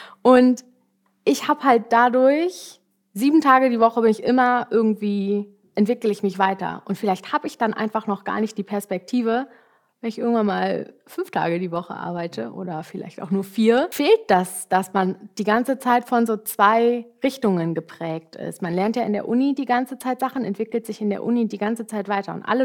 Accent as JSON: {"language": "German", "region": "Berlin", "country": "Germany", "tie": "born or raised there", "said": "Naja, ich bin in Berlin geboren, aber dann im Vorort aufgewachsen, auch mit Garten und so."}